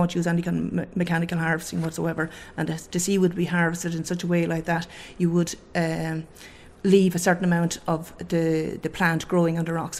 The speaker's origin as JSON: {"language": "English", "town": "Wexford", "region": "Leinster", "country": "Ireland", "said": "And I'm from Wexford and I'm surrounded by seaweed all around on the beaches."}